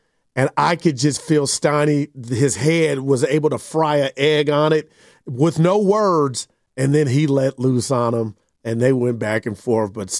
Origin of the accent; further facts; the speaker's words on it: Oakland, California, United States; also born or lived in Reading, Pennsylvania; I'm from Oakland. Yeah.